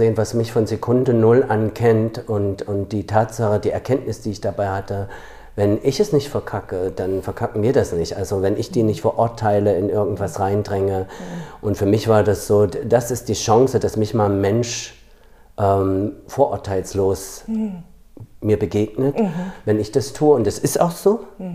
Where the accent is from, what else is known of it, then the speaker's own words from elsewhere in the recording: Thuringia, Germany; born there; ich bin in Thüringen geboren, in den 70ern in der DDR.